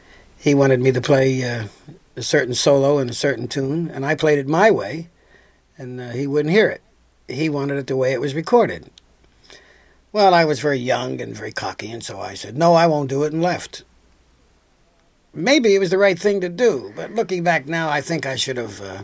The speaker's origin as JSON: {"language": "English", "town": "Philadelphia", "region": "Pennsylvania", "country": "United States", "tie": "born or raised there", "said": "It was very good. The war was on, and places were thriving. There was the Downbeat Club here"}